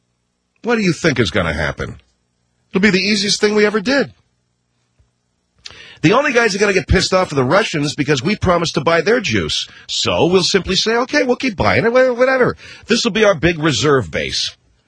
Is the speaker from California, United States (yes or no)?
yes; Arcadia, California, United States; I grew up in Arcadia, California. What's in Arcadia?